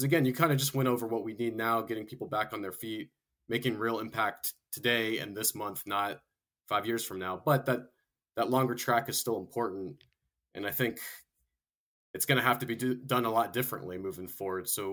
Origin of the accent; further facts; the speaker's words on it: Florida, United States; I am too. I went to high school and college there, so I'm familiar with Florida man and take no offense by it.